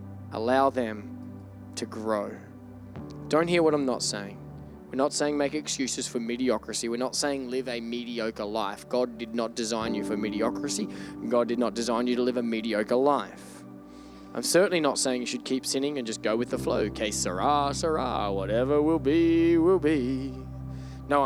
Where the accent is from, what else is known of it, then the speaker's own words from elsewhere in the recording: Australia; I'm Australian